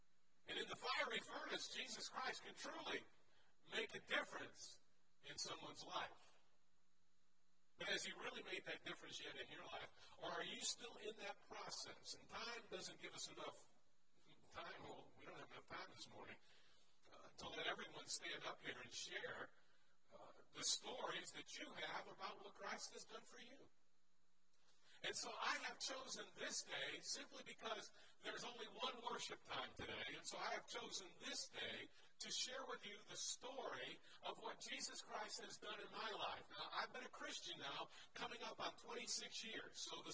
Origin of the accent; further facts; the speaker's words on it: Connecticut, United States; Now, as I start my story, I was raised in Connecticut. Have you all figured out by now I'm not from around here?